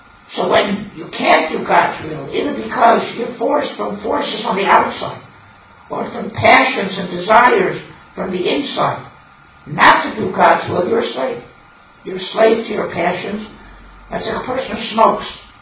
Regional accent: United States; He tells me, "You're Americans, aren't you?" I said, "Yeah." That's our accent, and we're talking English, so you're pretty perceptive.

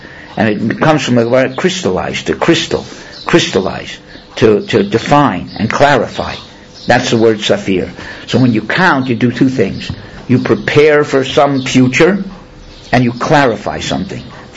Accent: Miami, Florida, United States; I came from Miami. Grew up in Miami.

